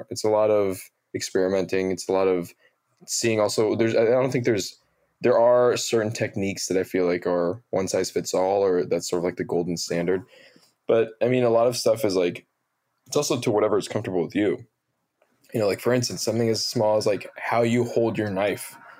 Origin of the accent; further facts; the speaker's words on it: Oregon, United States; I grew up in near Portland, Oregon, and it was like a lot of, you know, white kids.